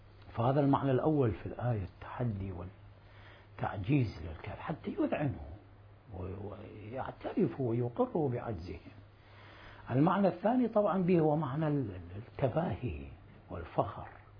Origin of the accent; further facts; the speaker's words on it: Najaf, Najaf Governorate, Iraq; accent: Najafi; شو نسميها احنا بالمصطلحات العامية لهجتنا بالنجف، احنا بعد كل مدينة لها لهجتها.